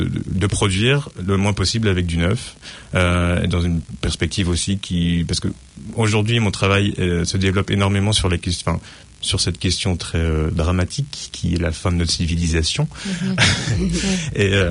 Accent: France; je suis français

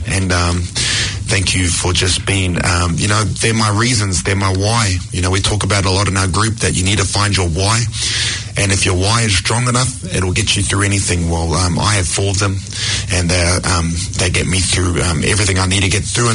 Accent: Hamilton, Waikato, New Zealand; born there

